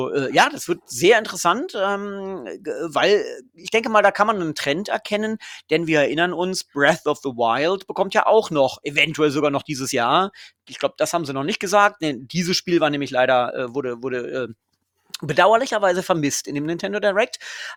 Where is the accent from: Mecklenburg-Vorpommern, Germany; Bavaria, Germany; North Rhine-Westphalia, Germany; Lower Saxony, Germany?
Lower Saxony, Germany; Ich bin Niedersachse.